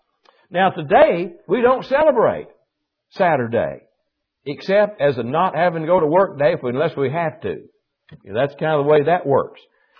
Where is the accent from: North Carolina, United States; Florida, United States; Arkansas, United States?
Arkansas, United States; now in Missouri, United States; Of course, I was raised in Arkansas. I don't know how it was up here in Missouri at all.